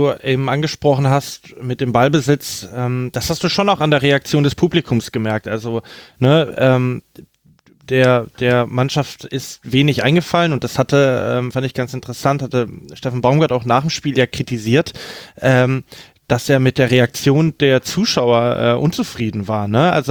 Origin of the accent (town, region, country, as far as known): Stuttgart, Baden-Württemberg, Germany